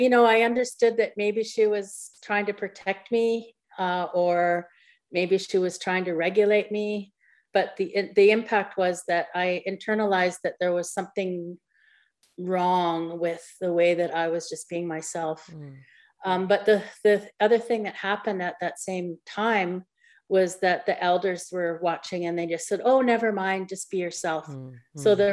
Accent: Manitoba, Canada; I'm from Opaskwayak Cree Nation

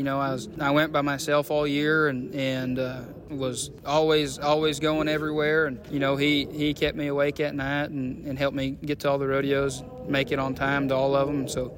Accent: Oklahoma, United States; also born or lived in North Dakota / California; I grew up in Oklahoma. I was born in North Dakota and raised until I was about 2 years old in North Dakota, and then we went to California for a little bit, and then we made home in Oklahoma.

